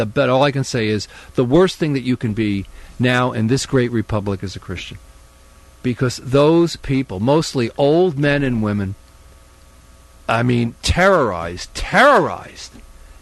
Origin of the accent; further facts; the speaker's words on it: United States; As an American, this is my opinion.